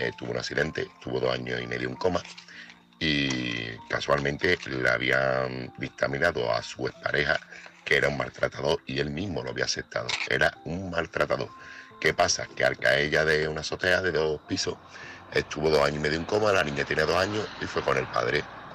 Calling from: Seville, Andalusia, Spain; corresponsal de Sevilla

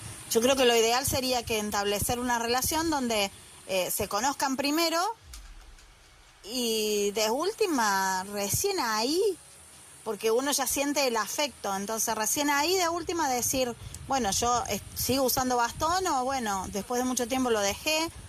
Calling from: Argentina; desde Argentina, antes que me olvide.

